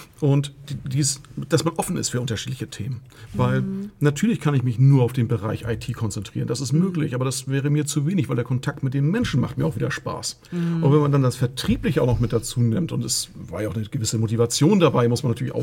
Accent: Bad Segeberg, Schleswig-Holstein, Germany; ich komme oben aus dem Norden, Bad Segeberg in der Nähe von Lübeck.

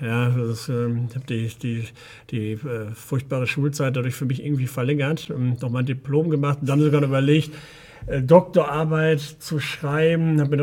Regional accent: Hagen, North Rhine-Westphalia, Germany; also born or lived in Witten; bin aber kein gebürtiger Hesse, ich bin in Westfalen auf Kohle geboren, bin in Witten an der Ruhr geboren, in Hagen, unweit von Wuppertal aufgewachsen

